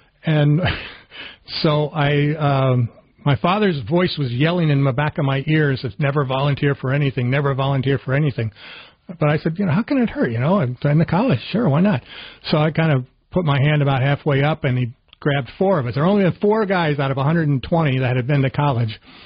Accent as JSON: {"language": "English", "region": "New Jersey", "country": "United States", "said": "I'm from New Jersey originally."}